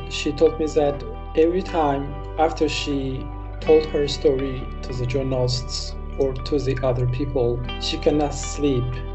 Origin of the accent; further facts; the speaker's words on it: Kashgar, Xinjiang, China; English is a second language; moved away as an adult; I came from Kashgar. I lived there till my 30 years. I lived there 30 years and I was paying a visit every summer vacation I was studying abroad. Last time I left my home is 2015.